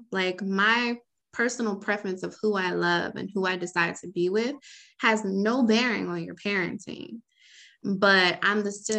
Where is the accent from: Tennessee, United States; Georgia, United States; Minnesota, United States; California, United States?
Georgia, United States; Atlanta; I grew up in Atlanta, but when I moved to Florida